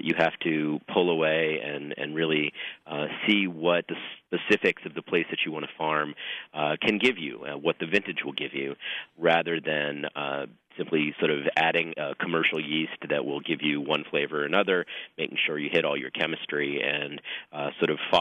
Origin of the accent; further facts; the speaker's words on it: New York, United States; Well, I grew up in New York, and I grew up with, obviously, a fair amount of European wine, but also a fair amount of California wine.